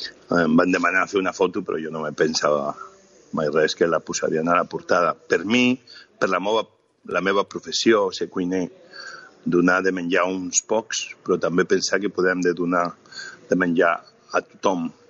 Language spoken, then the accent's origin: Catalan; Santa Coloma de Cervelló, Catalonia, Spain; jo que he crescut a Santa Coloma de Cervelló